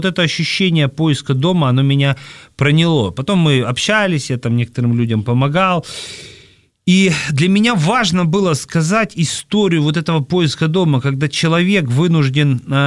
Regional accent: Sevastopol, Ukraine; Ну, я из Севастополя, Толстой своего рода из Севастополя.

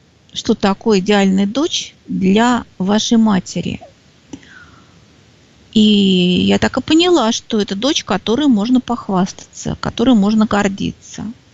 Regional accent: Krasnodar Krai, Russia; now in Moscow, Russia; я выросла на Кубани, но, видимо, вот потом приехала в Москву и живет в Москве.

